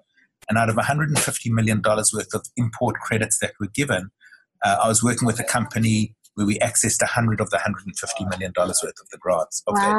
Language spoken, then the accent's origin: English; South Africa; moved away as an adult; now in Sydney, Australia; I was originally from South Africa, or Southern Africa, and was brought out by Coopers and Lybrand to become an accountant in Sydney